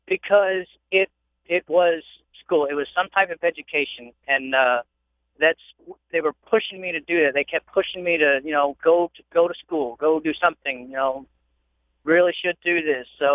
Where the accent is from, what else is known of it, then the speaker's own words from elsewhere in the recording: Kentucky, United States; You know, growing up in Kentucky, it's kind of odd.